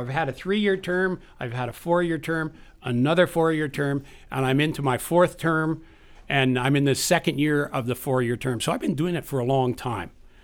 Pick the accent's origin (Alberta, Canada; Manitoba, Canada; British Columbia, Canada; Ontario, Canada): British Columbia, Canada; Prince Rupert; But anyhow, I grew up in Prince Rupert. Prince Rupert is a town up north.